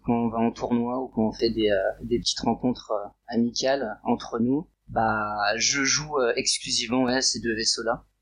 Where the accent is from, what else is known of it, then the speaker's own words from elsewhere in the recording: Brest, Brittany, France; Alors, moi, je suis originaire normalement de Brest, pas très loin de Quimper, à une heure.